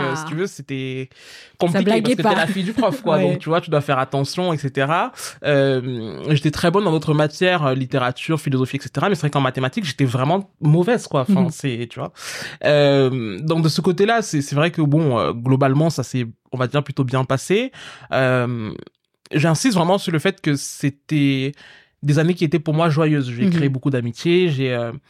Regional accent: Yaoundé, Centre, Cameroon; j'ai grandi au Cameroun. Mm-hmm. J'ai grandi à Yaoundé, au Cameroun

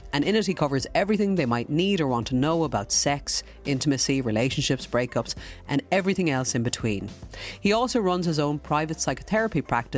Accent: Ireland; and look, we're Irish, a lot of us grew up with a very poor sex talk or none at all

